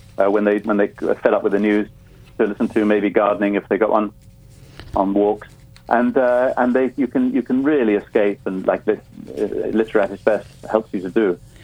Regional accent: Ireland; also born or lived in Africa; I was born in Africa, grew up in Ireland

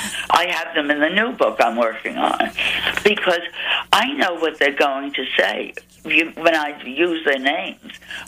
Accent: Ireland; Well, I'm an Irish storyteller.

